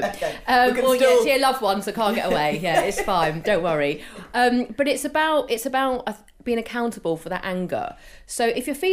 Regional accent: United Kingdom; And we're British, Josephine, and we have a great, you know, we are cynical and we are questioning

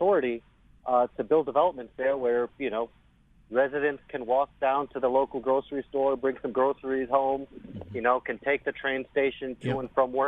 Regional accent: Waterbury, Connecticut, United States; I mean, I'm born and raised in Waterbury, Connecticut. Lived in what's called low-income rental communities in Waterbury, you know, from a family of factory workers

